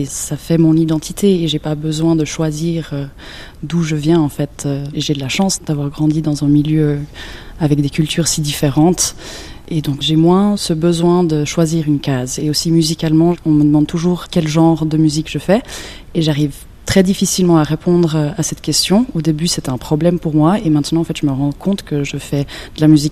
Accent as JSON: {"language": "French", "country": "Myanmar", "tie": "born or raised there", "said": "j'ai grandi en Birmanie, je suis suisse et italienne."}